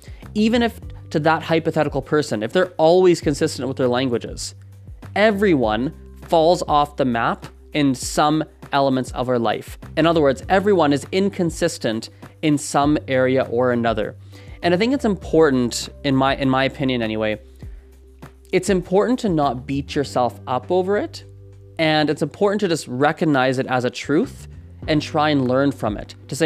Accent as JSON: {"language": "English", "country": "Canada", "tie": "born or raised there", "first_language": "Gujarati", "second_language": "English", "said": "And it's a language I grew up speaking. However, seeing as I grew up in Canada, there was a lot of stuff with Gujarati I didn't actually learn. So I couldn't read and write for the longest time."}